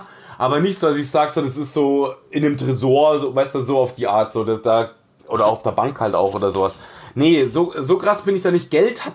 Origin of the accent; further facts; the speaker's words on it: Munich, Bavaria, Germany; ich bin im Ghetto aufgewachsen, in einem von zwei ausgewiesenen Münchner Ghettos.